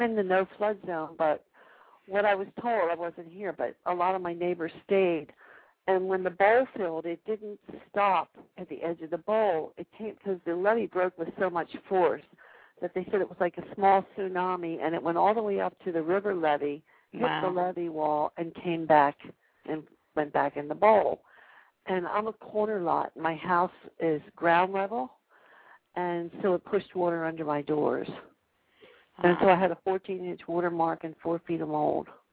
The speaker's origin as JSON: {"language": "English", "town": "Philadelphia", "region": "Pennsylvania", "country": "United States", "lives_now": "New Orleans, United States", "said": "No, I'm originally from Philadelphia."}